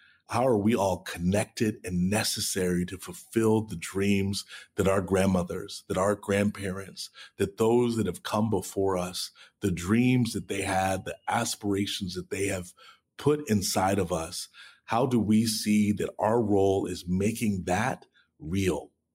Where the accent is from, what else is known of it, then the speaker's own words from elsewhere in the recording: Dallas, Texas, United States; I'm from South Dallas, Texas. My grandmother was a janitor.